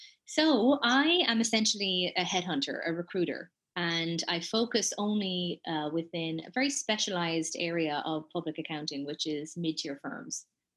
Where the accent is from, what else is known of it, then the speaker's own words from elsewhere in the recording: Ireland; moved away as an adult; My husband, now husband, and I moved to Toronto from Ireland in 2013.